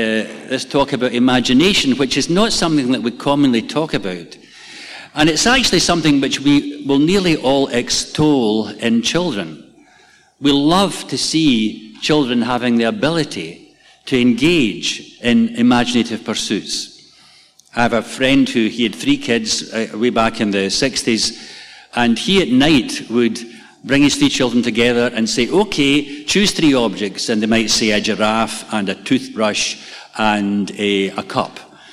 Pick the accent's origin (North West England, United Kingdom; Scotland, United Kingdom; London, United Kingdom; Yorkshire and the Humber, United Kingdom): Scotland, United Kingdom; Kilmarnock; Hurlford's a small village near Kilmarnock, my hometown.